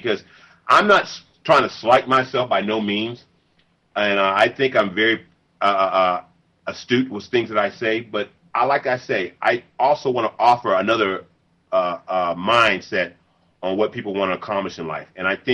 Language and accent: English; Southern United States, United States; also born or lived in Los Angeles; I grew up in the South and in L.A. for a while